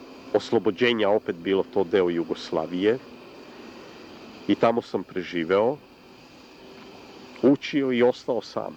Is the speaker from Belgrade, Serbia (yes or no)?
yes; Belgrade, Serbia; first language Serbian; ja sam dete rodom na Dorčolu, tamo sam učio osnovnu školu, verenauku.